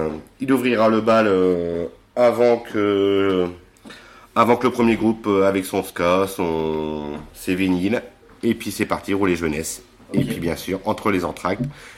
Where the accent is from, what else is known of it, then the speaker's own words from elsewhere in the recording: Saint-Quentin, Hauts-de-France, France; ils sont ravis de venir jouer chez nous à Saint-Quentin aussi, pour la première fois.